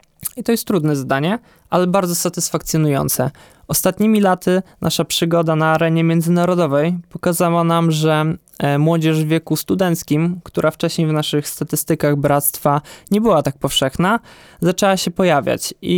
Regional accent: Siemiatycze, Podlaskie Voivodeship, Poland; ja pochodzę z Siemiatycz, tutaj z Podlasia

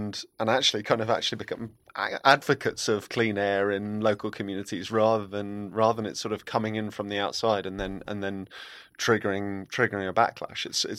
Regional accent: London, United Kingdom; I think it's so fascinating as a Londoner when the clean air zones, ultra low emission zones come in London

